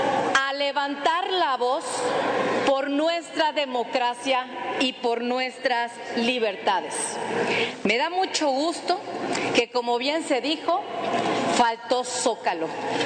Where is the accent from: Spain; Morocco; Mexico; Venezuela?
Mexico; Quintana Roo; como ciudadana mexicana y quintanarroense salí a marchar en mi estado